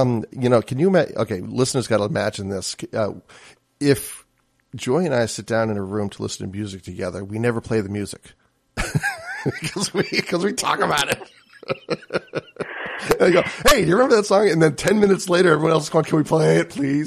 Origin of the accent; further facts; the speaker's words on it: Peabody, Massachusetts, United States; She grew up in Swampscott, Massachusetts, and I grew up in Peabody, Massachusetts.